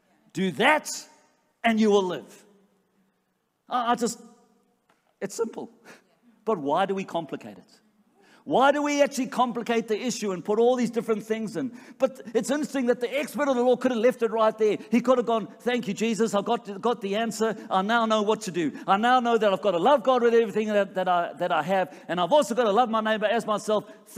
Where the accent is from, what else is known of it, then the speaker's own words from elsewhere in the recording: Australia; I'm Australian.